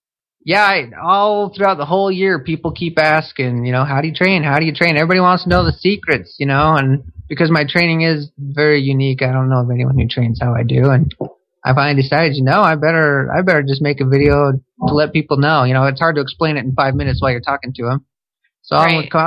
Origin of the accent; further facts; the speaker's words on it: Wyoming, United States; I grew up in Wyoming, and the water's always freezing in Wyoming, so I always avoided it